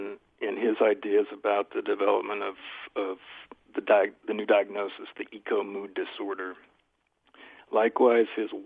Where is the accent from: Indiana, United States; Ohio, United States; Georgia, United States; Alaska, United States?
Indiana, United States; Indianapolis; I grew up in Kurt Vonnegut's house in Indianapolis.